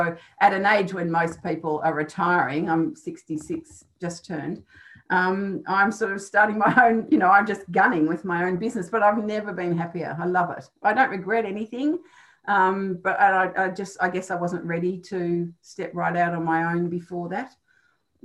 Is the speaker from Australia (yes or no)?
yes; Melbourne, Victoria, Australia; also born or lived in United States; I was born in the 50s. I was raised in Melbourne. I had the experience of living in the States just after President Kennedy was shot. So I was 9.